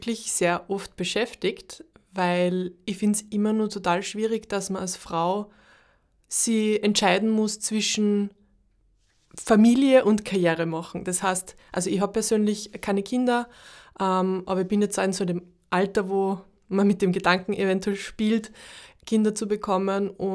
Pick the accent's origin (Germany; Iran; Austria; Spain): Austria; Linz, Upper Austria; now in Styria, Austria; Ich bin eigentlich aus Linz, hört man wahrscheinlich. Und meine Eltern wohnen auch weiter weg.